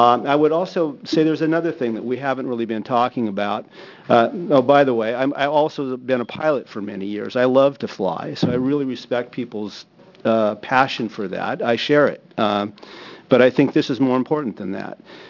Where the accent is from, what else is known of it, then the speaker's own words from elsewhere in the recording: Bend, Oregon, United States; I'm from Bend. I've been going to Waldo Lake since I was a small child.